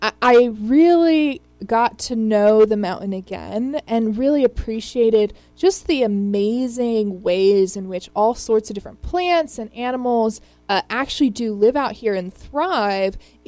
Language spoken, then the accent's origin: English; El Paso, Texas, United States; So when I grew up here in El Paso, we were talking about before the show a little bit, and I did not appreciate it.